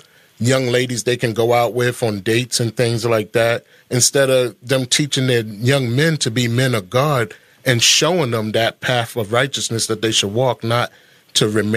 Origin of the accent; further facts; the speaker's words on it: Bronx, New York, United States; I'm from New York. I grew up in that, what we call the melting pot of New York. I grew up in the northeast side of the Bronx. In the projects, it was really rough.